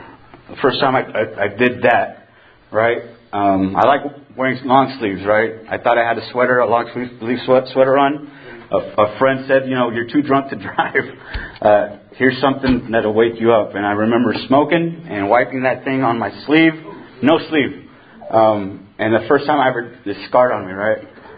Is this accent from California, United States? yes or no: yes; California, United States; But I kept on telling them, I'm from California. I'm from California, damn it. Right? Just let me go. They don't do this kind of stuff where I'm from.